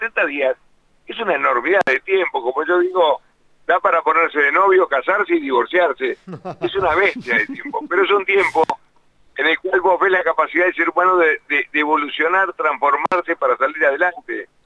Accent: Uruguay; El Maracaná sí lo tomo como uruguayo

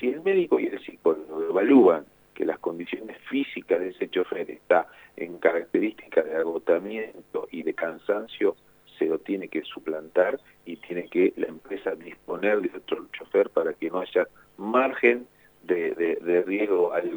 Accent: Rosario, Santa Fe, Argentina; Yo, bueno, vengo de Rosario, de Santa Fe

